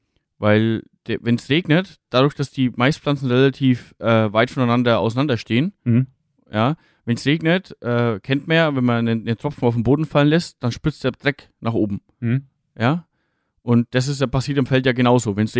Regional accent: Bavaria, Germany; Wobei dieses Dreschen vom Mais und dieser Hochschnitt bei uns jetzt hier nicht so viel Rolle spielt, bei uns in Franken.

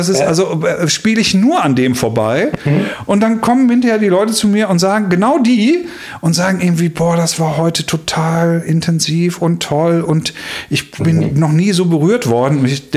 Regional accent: Schleswig-Holstein, Germany; born there; ich bin in Schleswig-Holstein geboren

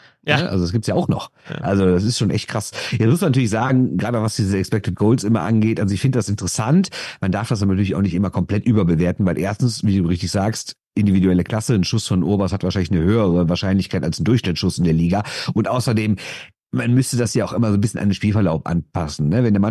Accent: Berlin, Germany; Und jetzt muss man sich als Berliner natürlich fragen

